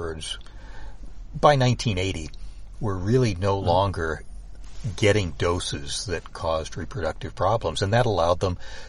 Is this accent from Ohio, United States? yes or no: yes; Cleveland, Ohio, United States; In my hometown in Cleveland, Ohio.